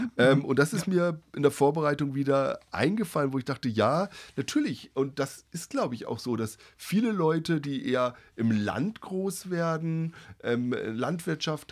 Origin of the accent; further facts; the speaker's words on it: Adelshofen, Germany; ich bin ja im Dorf aufgewachsen, Adelshofen